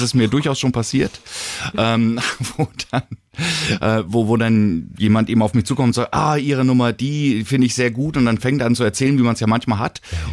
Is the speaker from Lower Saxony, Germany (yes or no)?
yes; Evershorst, Lower Saxony, Germany; born there; ich habe meinen Geburtsort eben umgestellt und der heißt halt Evershorst.